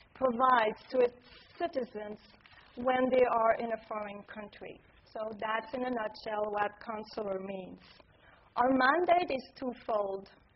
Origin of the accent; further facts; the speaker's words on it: Montreal, Quebec, Canada; It's a pleasure to be here in Montreal, in my hometown, with you and here at McGill.